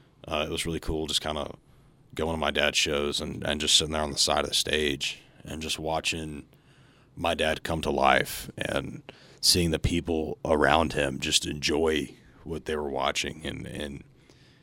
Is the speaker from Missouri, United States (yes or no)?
no; Texas, United States; growing up in Southeast Texas, you know, I had never really left the area as often.